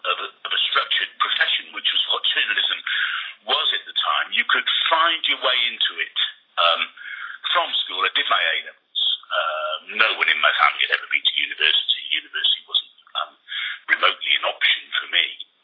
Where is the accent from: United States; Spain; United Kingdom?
United Kingdom; Bath, South West England; born there; I was born in Bath, so Bristol, a few miles down the road, so I was still able to live at home.